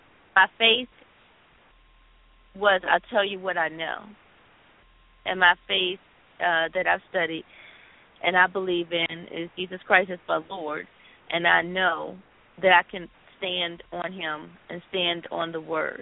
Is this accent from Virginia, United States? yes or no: yes; Virginia, United States; I'm from Virginia, so I've been to my grandma's house that had a well and had a farm, and she had a cotton patch